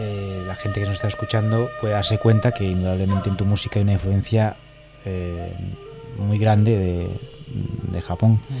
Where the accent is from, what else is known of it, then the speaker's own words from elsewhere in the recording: Covelo, Galicia, Spain; now in Gondomar, Spain; nosotros originalmente somos de Covelo los dos, Roberto y yo. Roberto aún sigue viviendo allí, yo ahora aún no, es decir, en Gondomar